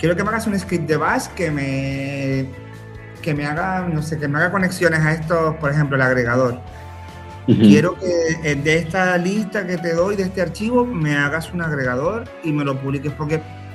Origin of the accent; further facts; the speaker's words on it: Canary Islands, Spain; now in Venezuela; Resido en Venezuela, resido sí, cerca de Caracas. Soy español, soy de Canarias.